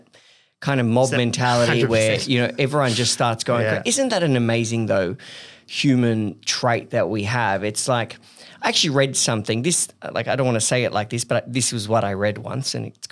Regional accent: Paris, Île-de-France, France; You know, I went to Paris, like, I grew up in Paris.

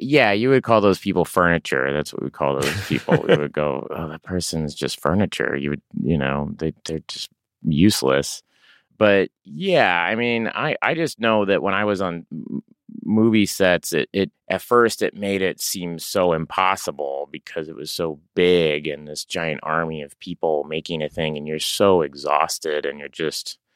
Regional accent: Tulsa, Oklahoma, United States; And I grew up in Tulsa, Oklahoma. I was the only one that wanted to do that.

